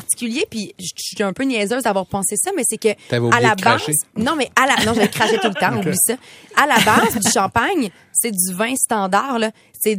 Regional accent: Quebec, Canada; On est des Québécois, on est bien, on est heureux.

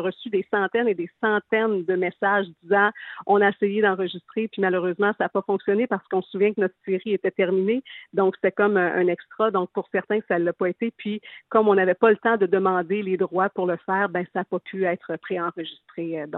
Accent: Quebec, Canada; moi, je viens d'Israël, qui est tout de suite à côté de Thetford Mines

